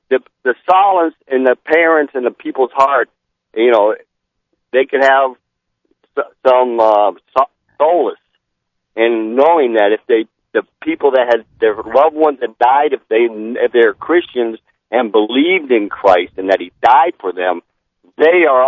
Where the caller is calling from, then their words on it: Indiana, United States; I'm from Indiana.